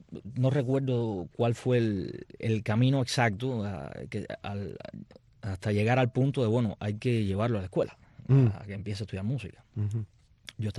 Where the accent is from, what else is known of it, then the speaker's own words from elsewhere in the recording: Santa Clara, Villa Clara, Cuba; Soy de Santa Clara, el centro de Cuba, como un gran porciento de cubanos, con la herencia española por, uh-huh, un lado y la africana por la otra.